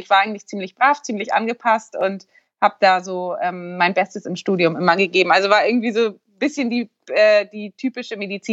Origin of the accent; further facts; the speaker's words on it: Eutin, Schleswig-Holstein, Germany; ich bin 34 Jahre alt, ich komme aus Eutin, das ist zwischen Lübeck und Kiel, ganz im Norden.